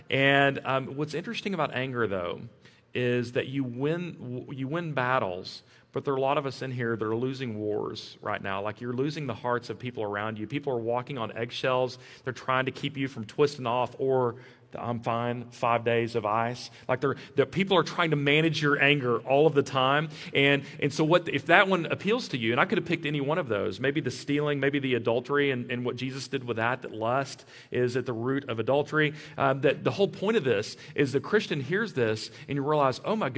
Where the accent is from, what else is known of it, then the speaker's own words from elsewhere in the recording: Texas, United States; The fact is I was raised in the Permian Basin, and I've lived here in Midland